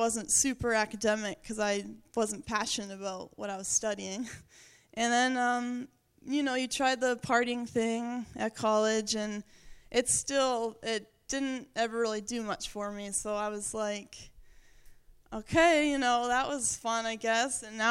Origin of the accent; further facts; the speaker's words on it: Windham, Maine, United States; So I grew up in Windham, Maine, which is like 6 miles that way.